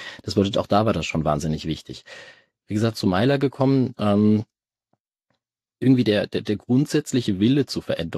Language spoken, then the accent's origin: German; North Rhine-Westphalia, Germany; moved away as an adult; now in Munich, Germany; Ursprünglich komme ich aus Münsterland, bin dann zum Studium Maschinenbau nach München gezogen